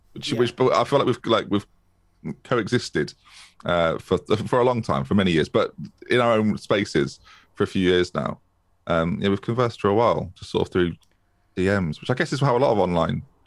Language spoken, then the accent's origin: English; East Midlands, United Kingdom; born there; I mean, I wasn't born in Norfolk. I was born in Lincolnshire.